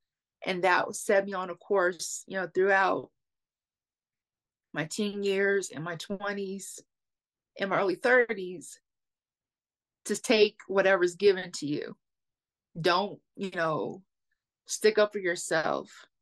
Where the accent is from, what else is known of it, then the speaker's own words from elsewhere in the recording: Cincinnati, Ohio, United States; So I am born and raised in Cincinnati, Ohio, in the United States.